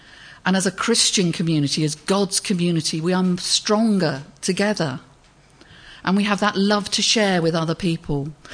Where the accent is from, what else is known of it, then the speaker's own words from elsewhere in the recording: United Kingdom; We're very British, aren't we?